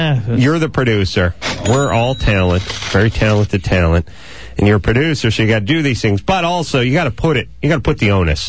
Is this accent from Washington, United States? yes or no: no; North Hollywood, California, United States; Like, I'm from North Hollywood.